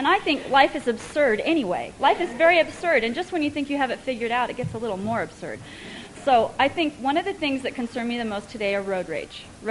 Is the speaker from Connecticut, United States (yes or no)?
no; San Diego, California, United States; I'm from San Diego, California.